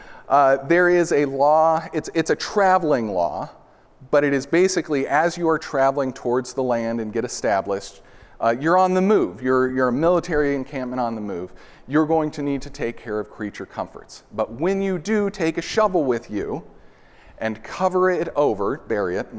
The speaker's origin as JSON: {"language": "English", "region": "Nebraska", "country": "United States", "tie": "born or raised there", "said": "I grew up in Nebraska, and so I am well-versed in the ability to go out like a pioneer and find what we would call cow pies"}